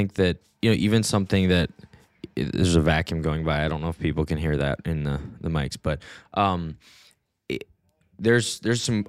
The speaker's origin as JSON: {"language": "English", "town": "Minneapolis", "region": "Minnesota", "country": "United States", "said": "I told them I was from Minneapolis and they said, oh, the Austin of the North."}